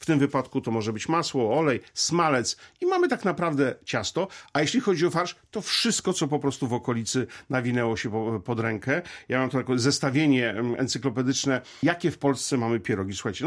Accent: northern Poland, Poland; ja pochodzę z północy, zawsze to podkreślam. Wprawdzie tradycja kuchni roztoczańskiej, bo mama spod Zamościa, a babcia z kuchni mazowieckiej, bo spod Ostrołęki

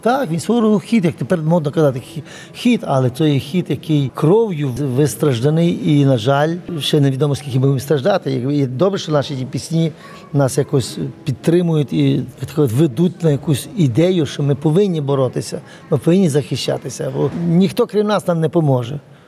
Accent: Lviv, Lviv Oblast, Ukraine; now in Kyiv, Ukraine; я сам зі Львова, а 40 років живу в Києві, а вчився в Другобичі

